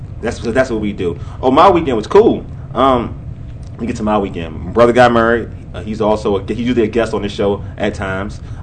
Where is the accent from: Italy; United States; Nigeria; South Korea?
Nigeria; I'm Nigerian.